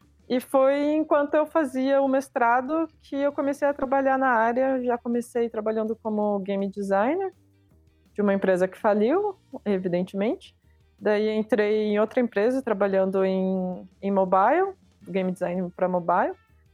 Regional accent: Maringá, Paraná, Brazil; moved away as an adult; Eu sou originalmente de Maringá, né?

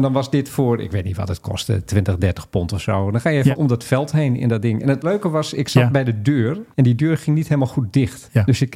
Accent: Groningen, Netherlands; Nee, maar ik ben ook Groninger.

